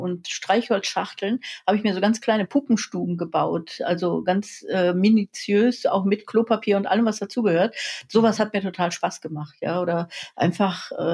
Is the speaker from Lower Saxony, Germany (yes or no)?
no; Mönchengladbach, North Rhine-Westphalia, Germany; born there; Also ich bin geboren am Niederrhein in Mönchengladbach und habe zwei ältere Schwestern.